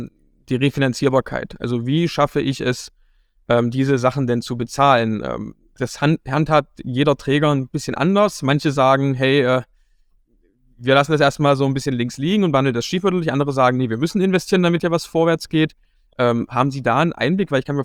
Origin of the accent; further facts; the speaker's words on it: Dessau, Saxony-Anhalt, Germany; Also ich komme ja hier aus Dessau und Sachsen-Anhalt